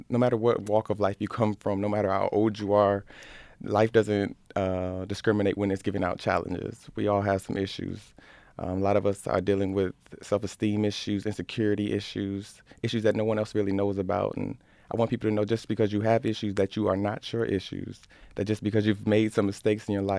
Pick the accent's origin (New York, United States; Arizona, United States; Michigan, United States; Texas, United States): New York, United States; Rochester; I grew up right here in the city of Rochester. I grew up with my mother and father in the city.